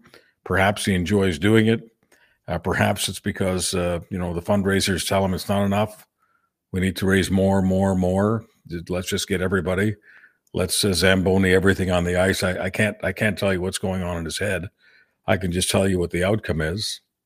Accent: Canada; That's just embarrassing for me as a Canadian to have to endure this.

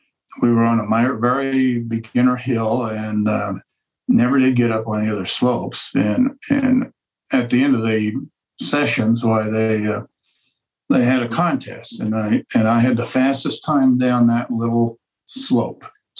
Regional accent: Colorado, United States; I grew up in Western Colorado, and I've been doing this since I was probably 10 years old.

